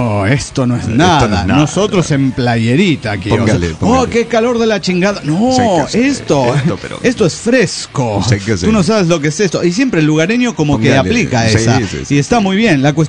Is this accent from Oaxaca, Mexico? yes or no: yes; Oaxaca, Mexico; Veo que yo soy de Oaxaca, me agüito fácil